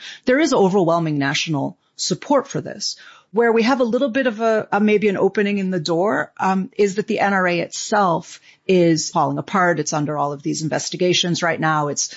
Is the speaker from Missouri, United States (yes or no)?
no; Illinois, United States; and it happened to be in my hometown outside of Chicago.